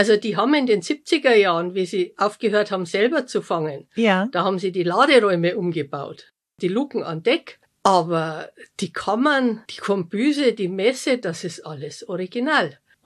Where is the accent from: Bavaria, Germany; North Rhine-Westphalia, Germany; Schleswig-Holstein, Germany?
Bavaria, Germany; als Bayer